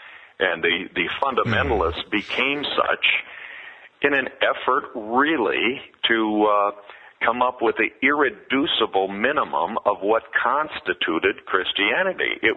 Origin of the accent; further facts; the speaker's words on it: Dixon, Illinois, United States; And I grew up in Dixon, Illinois, just down the road from Wheaton, Illinois